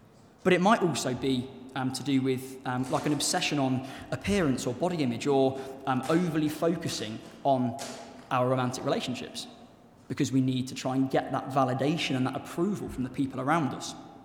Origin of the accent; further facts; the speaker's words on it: Gloucester, South West England, United Kingdom; I grew up in Gloucester, so you wouldn't understand the Gloucester links.